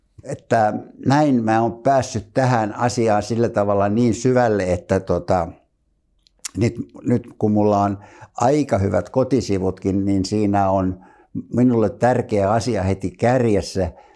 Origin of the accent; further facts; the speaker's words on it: Tampere, Pirkanmaa, Finland; born there; minä olen syntynyt Pispalaan ja Pispalassa oli yhteiset saunat